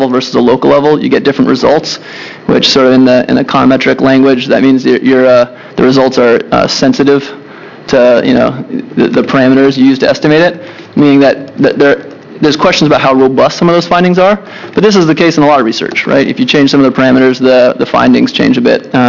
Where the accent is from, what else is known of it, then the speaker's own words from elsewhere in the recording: Massachusetts, United States; My home state of Massachusetts, we have a jail system, a county jail system, a state prison system.